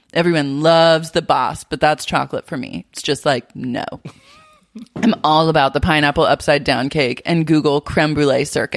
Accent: Portland, Oregon, United States; I know, so Portlandia of me. But I'm sorry, I'm from Portland.

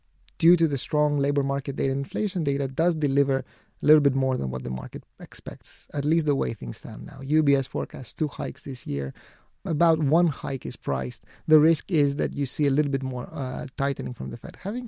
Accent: Greece; you can take some places, such as my home country, Greece

